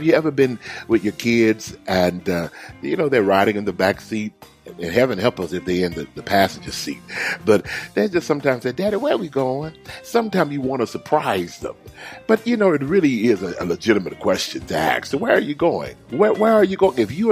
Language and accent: English; Houston, Texas, United States; And I forgot how hot it gets in Houston. Now, that's my hometown, and I love Houston.